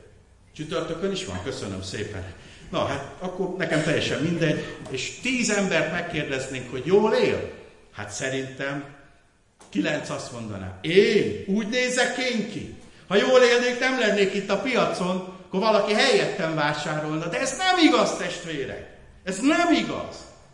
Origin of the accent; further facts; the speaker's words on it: Újpest, Budapest, Hungary; én Újpesten nőttem föl, és a 60-as évek végén, mivel nagyon sovány gyerek voltam, gírhes, a szüleim kiküldtek Pilis Csabára egy erdészhez